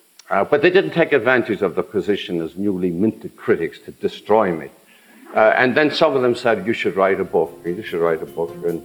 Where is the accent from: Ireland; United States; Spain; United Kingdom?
Ireland; they'd ask me questions about myself and growing up in Ireland